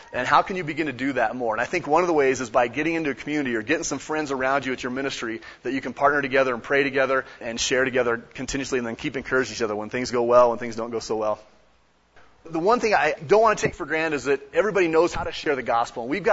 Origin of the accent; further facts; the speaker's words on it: United States; But I thought I was a Christian because I grew up in America and I went to church.